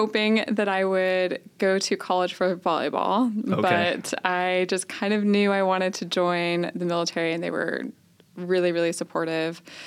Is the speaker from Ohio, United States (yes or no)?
no; Portland, Oregon, United States; also born or lived in Vancouver, Washington; I grew up in Portland, Oregon, Vancouver, Washington, kind of metro area.